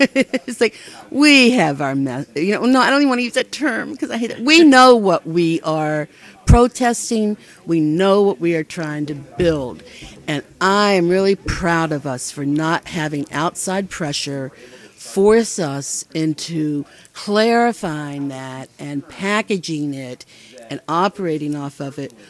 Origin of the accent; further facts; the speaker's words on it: West Virginia, United States; Well, I'm 58. I'm an Italian hillbilly. Born and raised in West Virginia, one of my first formal jobs was transcribing grievances for the United Mine Workers.